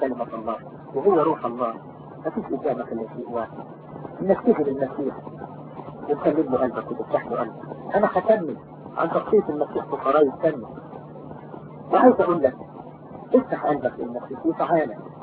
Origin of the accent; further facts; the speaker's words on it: Egypt; born there; لكن أنا أعتبر ابن مصر بالانتساب إلى مصر دي المكان لأن ولدت في مصر تحت سماءها وفي أرضها